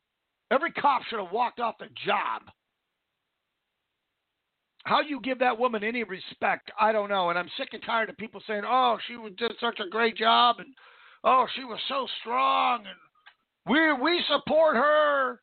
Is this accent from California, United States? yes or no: no; Washington, United States; I grew up in Washington State, right across the river from Portland, Oregon.